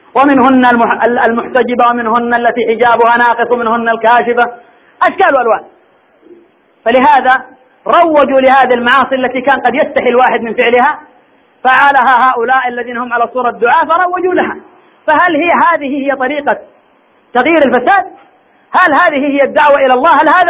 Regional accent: Hodeidah, Al Hudaydah, Yemen; خرجوا عندنا في الحديدة إلى مكتب التربية

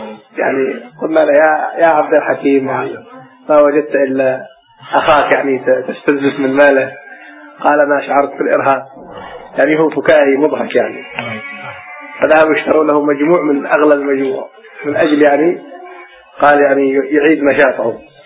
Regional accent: Yemen; حتى إن بعض الأخوة عندنا في اليمن ربما يتبرع إلى بنك الدم

